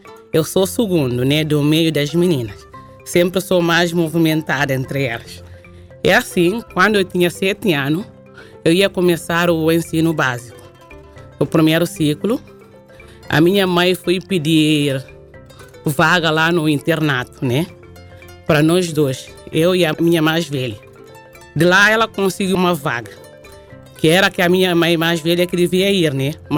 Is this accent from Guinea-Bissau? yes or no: yes; Bissau, Guinea-Bissau; born there; also born or lived in Curitiba; nasci em Bissau em 79, sou licenciada em Psicologia no Brasil, no estado de Paraná, Curitiba.